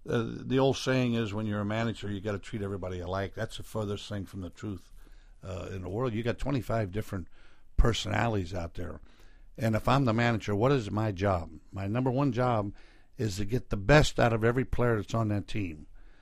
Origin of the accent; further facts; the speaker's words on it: Cincinnati, Ohio, United States; we had our own plane, a conveyor, and we were in Cincinnati, which is my hometown